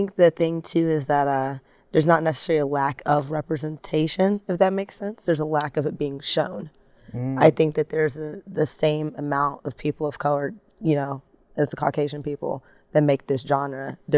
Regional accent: Atlanta, Georgia, United States; I play post-genre music, which basically just means I'll have a box, and I'm from Atlanta.

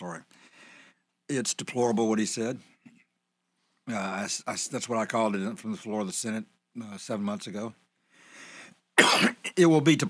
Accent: United States; As an American, I'm going to stand up for your right

